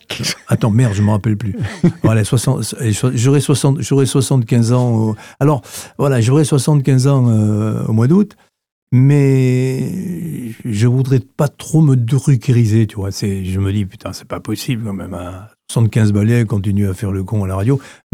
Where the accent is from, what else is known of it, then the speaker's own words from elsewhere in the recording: Brittany, France; born there; also born or lived in Isère; J'ai quitté les Alpes pour venir à la mer. Il faut dire que je suis né en Bretagne en 1966. Ça, c'est une autre histoire. Et donc, je suis venu habiter en Bretagne, presqu'île de Crozon.